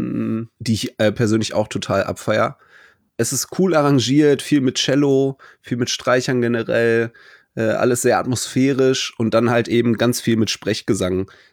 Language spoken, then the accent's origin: German; Cologne, North Rhine-Westphalia, Germany; für mich als Kölner